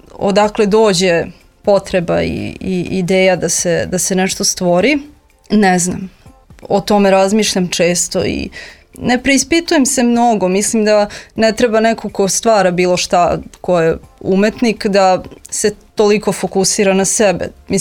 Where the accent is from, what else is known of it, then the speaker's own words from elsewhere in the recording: Kraljevo, Šumadija and Western Serbia, Serbia; Ja jesam poreklom iz Kraljeva, tu sam odrasla